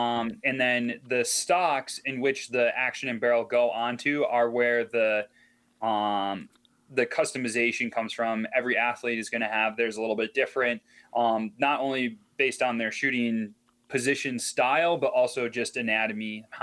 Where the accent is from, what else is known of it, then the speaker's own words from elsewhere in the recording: Appleton, Wisconsin, United States; It's something that I never thought I would see in Northeast Wisconsin, just because growing up in the Appleton area, I didn't get into cross-country skiing until I was about 16, 17 years old